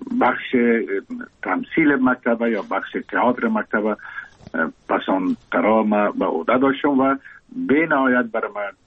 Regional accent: Kabul, Afghanistan; born or raised there

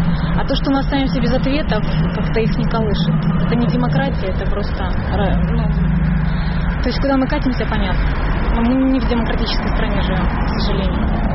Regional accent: Novopolotsk, Vitebsk Region, Belarus; Я сама из Новополоцка, мы приехали

